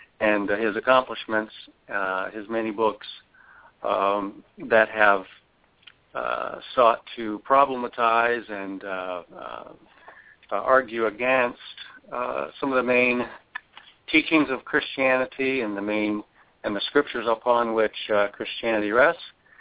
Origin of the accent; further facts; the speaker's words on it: Nebraska, United States; Okay, well, I was born in Nebraska, raised in Nebraska, and attended church from my youth, and then went to university at the University of Nebraska